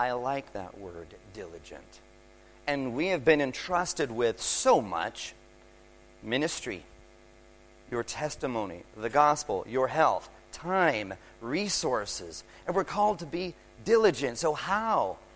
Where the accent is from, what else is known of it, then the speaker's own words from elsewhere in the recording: California, United States; I did a quick Google search from my hometown, Los Angeles County, on how to manage money.